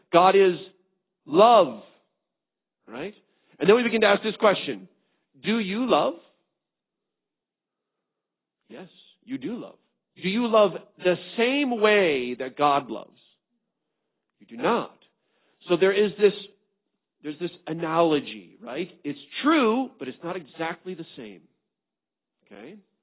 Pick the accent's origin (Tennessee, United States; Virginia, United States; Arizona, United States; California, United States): Virginia, United States; Where I'm from Floyd County in Virginia, Western Virginia, as opposed to West Virginia.